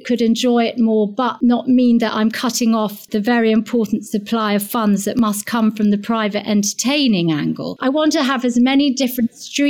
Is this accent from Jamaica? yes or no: no; London, United Kingdom; born there; I was born in London and we came back to live there when I was four.